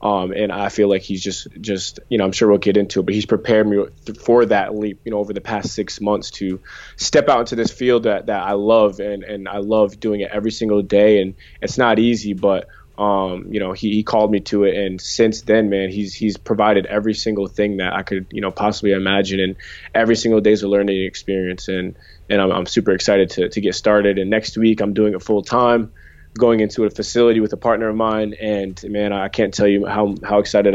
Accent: Connecticut, United States; I'm from Connecticut in the U.S. over here.

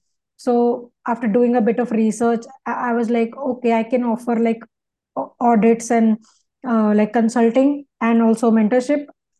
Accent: India; those people were obviously in other countries and I'm from India.

